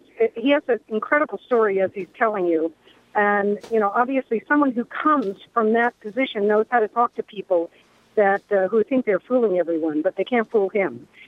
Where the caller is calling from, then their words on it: Washingtonville, New York, United States; Well, it's … I'm calling from Washingtonville.